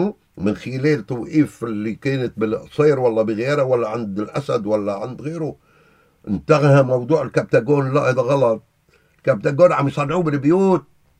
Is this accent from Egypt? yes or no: no; Syria; انا سوري لا في مصر ولا في اردني